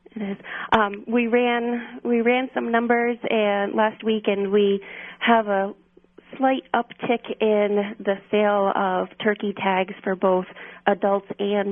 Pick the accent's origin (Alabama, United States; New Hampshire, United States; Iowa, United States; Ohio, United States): New Hampshire, United States; I grew up in New Hampshire hunting and fishing with my family. Yep. And been turkey hunting since about 2000 here in New Hampshire.